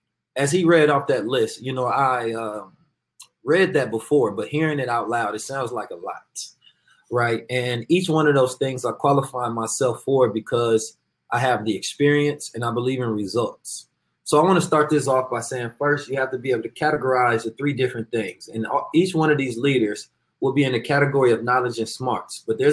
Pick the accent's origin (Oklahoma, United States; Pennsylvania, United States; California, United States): California, United States; Oakland; So a little background on me. I am from Oakland, California.